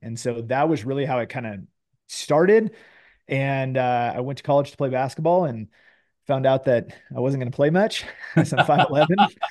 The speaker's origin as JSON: {"language": "English", "region": "California", "country": "United States", "tie": "born or raised there", "said": "I didn't grow up that far from you either. A couple right. hours in Northern California. I grew up in the Delta."}